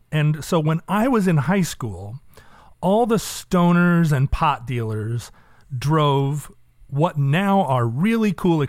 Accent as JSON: {"language": "English", "region": "Alaska", "country": "United States", "tie": "born or raised there", "said": "and I grew up in Alaska"}